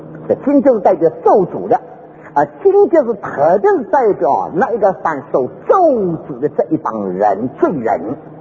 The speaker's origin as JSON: {"language": "Chinese", "country": "China", "said": "但是我想我们中国人是最少能够体会的"}